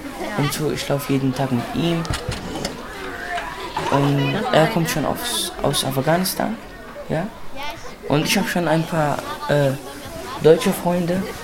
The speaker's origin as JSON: {"language": "German", "country": "Syria", "second_language": "German", "moved": "yes", "lives_now": "Heidelberg, Germany", "said": "ich komme aus Syrien. Ich wohne hier in Heidelberg."}